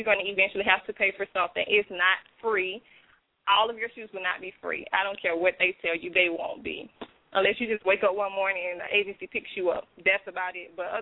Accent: South Bay, Florida, United States; Well, I am from South Bay, Florida.

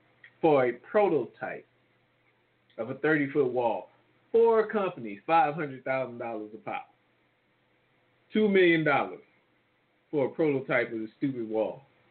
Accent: New Orleans, Louisiana, United States; I mean, even more than my hometown, New Orleans, Katrina.

